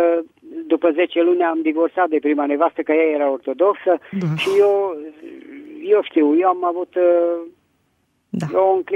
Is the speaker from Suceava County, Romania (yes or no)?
no; Petroșani, Hunedoara County, Romania; din Petroșani.